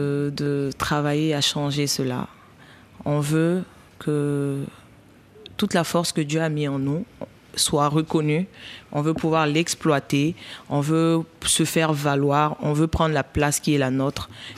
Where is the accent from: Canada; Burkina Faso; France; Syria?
Burkina Faso; first language Mooré; French is a second language; Je veux pouvoir utiliser ma langue maternelle, qui est le moré, et pouvoir toucher tout le monde au-delà des frontières.